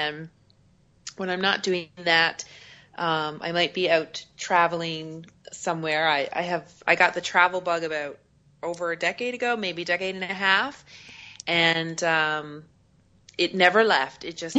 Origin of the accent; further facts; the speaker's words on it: Newfoundland and Labrador, Canada; Well, yeah, I'm from Eastern Canada, a place called Newfoundland.